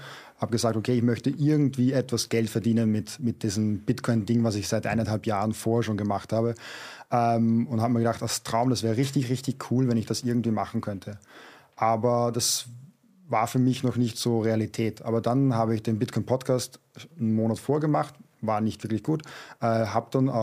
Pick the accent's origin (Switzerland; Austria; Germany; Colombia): Austria; Upper Austria; accent: Mühlviertel dialect; ich bin zwar deutsche Muttersprache, aber ich komme aus dem Müllviertel.